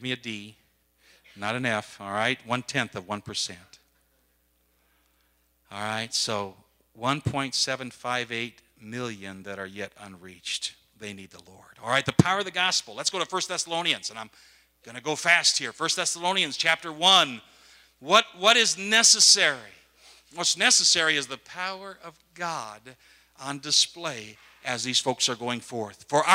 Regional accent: Wisconsin, United States; I was raised in Wisconsin, cow country, cheese country.

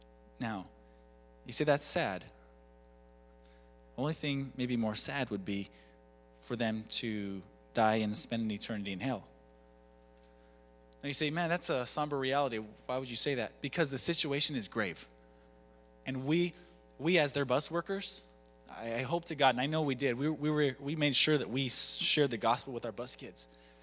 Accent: Florida, United States; born there; Well, I was born in Florida and grew up here, right? And so I didn't grow up with, you know, just, that's okay, okay?

